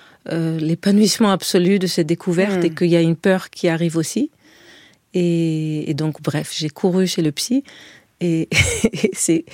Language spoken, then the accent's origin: French; Israel; du fait que j'ai été élevée en Israël et qu'il y a quelque chose de très direct dans cette langue-là aussi.